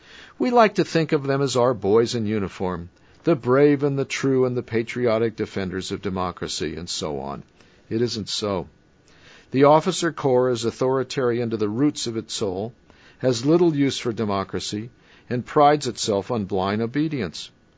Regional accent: the South, United States; Yes, I know about the intolerance of small towns, and I grew up in the South

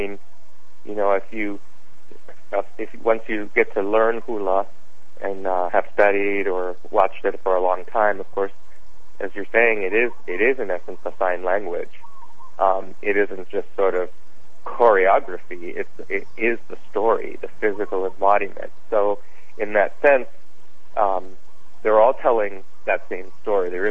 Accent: Hawaii, United States; I was raised on Oahu, but my aunt and uncle had a beautiful property there.

